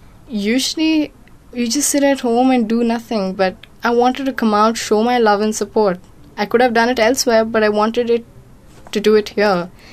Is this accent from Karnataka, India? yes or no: yes; Bangalore, Karnataka, India; I'm from Bangalore.